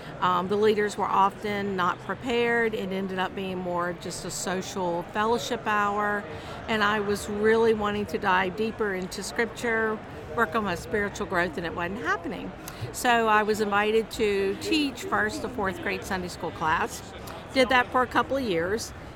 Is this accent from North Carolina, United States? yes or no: yes; Belmont, North Carolina, United States; I'm from Belmont, North Carolina.